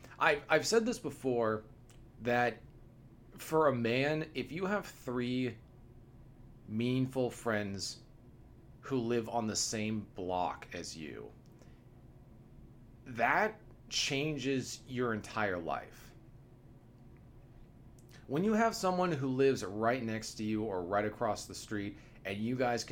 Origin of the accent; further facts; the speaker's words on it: Pacific Northwest, United States; I come from the Pacific Northwest, and the social dynamics are much, much more difficult.